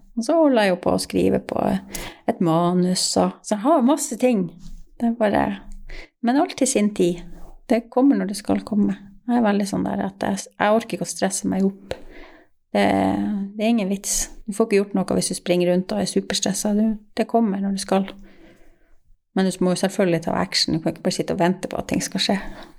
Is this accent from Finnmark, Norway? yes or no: yes; Alta, Finnmark, Norway; Fordi at jeg vokste opp på Nyvoll. Det er jo litt av bygd.